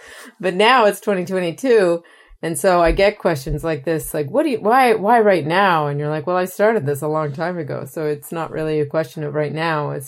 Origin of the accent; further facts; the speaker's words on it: Maritime provinces, Canada; I am from the Maritime Provinces of Canada, for your listeners, which is a place that has been exporting labor for multiple generations.